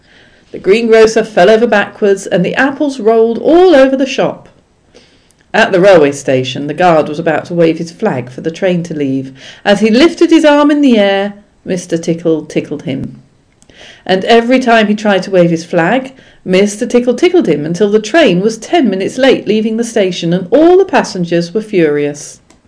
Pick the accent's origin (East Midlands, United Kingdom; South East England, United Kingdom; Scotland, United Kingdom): South East England, United Kingdom; Guildford; I was brought up in Guildford in Surrey, England, and born in 1958, and I'm female.